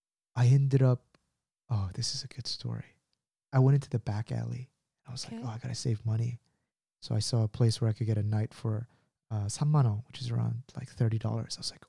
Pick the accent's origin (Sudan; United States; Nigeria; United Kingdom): United States; So my dad, like I grew up in the States when I was growing up, my dad didn't have many friends.